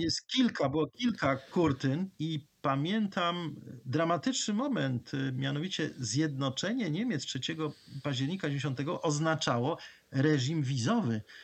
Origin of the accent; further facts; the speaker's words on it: Iraq; właśnie pochodzę z Iraku